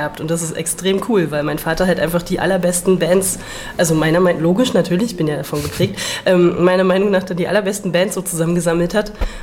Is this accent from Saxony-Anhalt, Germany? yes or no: yes; Magdeburg, Saxony-Anhalt, Germany; Also ich komme ja aus Magdeburg, dementsprechend dann auch